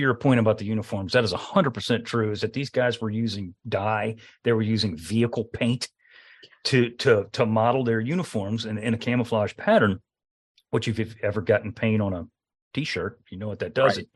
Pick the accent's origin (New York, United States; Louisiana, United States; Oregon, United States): Louisiana, United States; The 32nd ID is sent to, of all places, my home state, Louisiana